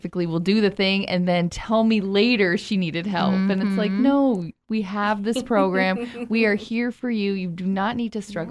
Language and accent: English; Salcha, Alaska, United States; Yes, I'm from Salcha.